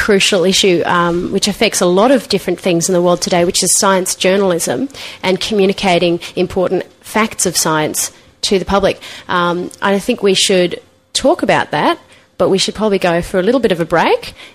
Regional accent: Melbourne, Victoria, Australia; also born or lived in Sydney; now in Brisbane, Australia; I was born in Sydney, grew up in Melbourne, and I went down to visit my parents not so long ago in Melbourne.

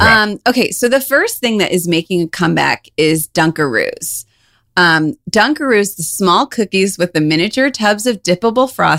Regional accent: Cleveland, Ohio, United States; Yeah, we're from Cleveland. Stalgia. So we love a Midwestern accent.

